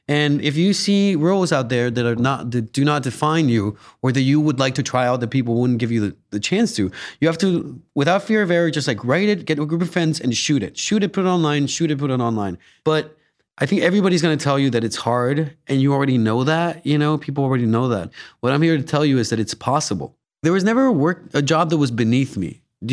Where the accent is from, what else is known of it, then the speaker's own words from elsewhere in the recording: Guatemala; moved away; I grew up in Guatemala, but I've been here for 14 years.